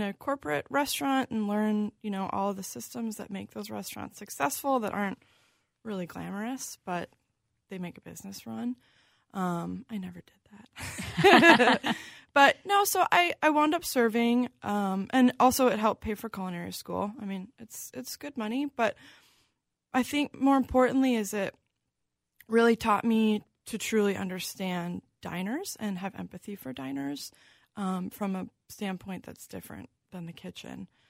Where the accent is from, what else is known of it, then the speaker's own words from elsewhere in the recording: North St. Paul, Minnesota, United States; I grew up in North St. Paul, and I grew up in a family that we ate dinner every night.